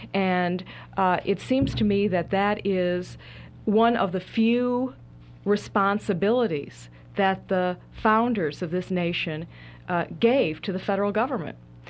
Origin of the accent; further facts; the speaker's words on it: United States; As an American, this is my capital city.